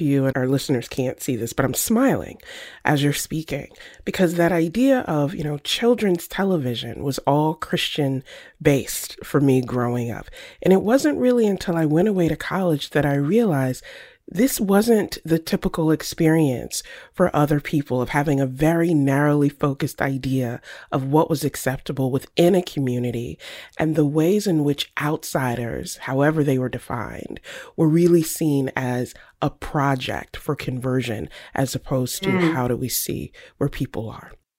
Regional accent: Virginia, United States; it sounds a lot like my upbringing growing up in the Bible Belt in Virginia, the home of Liberty University, the Moral Majority Movement, so many overlaps.

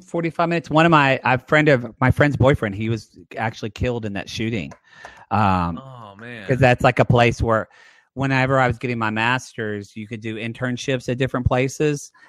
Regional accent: Oklahoma, United States; the small town in southern Oklahoma. It's like they're having so much more gang violence, and that my hometown has the largest crime in of any city in Oklahoma.

